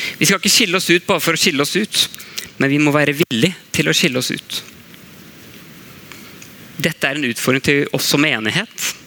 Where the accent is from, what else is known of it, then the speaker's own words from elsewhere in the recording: Saltnes, Østfold, Norway; Jeg kom jo fra Saltnes i Råde i Østfold. Sånn, Det jo... Ja, det ikke så mange som kanskje vet Saltnes, så må jeg si Østfold, ja. Så, en liten plass